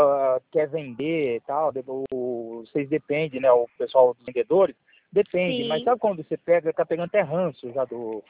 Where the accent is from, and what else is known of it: Araraquara, São Paulo, Brazil